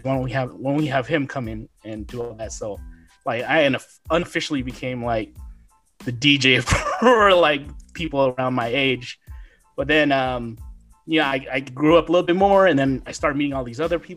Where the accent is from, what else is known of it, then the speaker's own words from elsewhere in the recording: Oakland, California, United States; So like I said, I'm from the Bay Area, California. I'm originally from Oakland. Moved all around the East Bay.